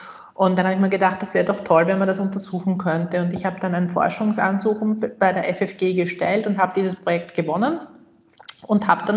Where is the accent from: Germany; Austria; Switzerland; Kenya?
Austria; bei uns in Österreich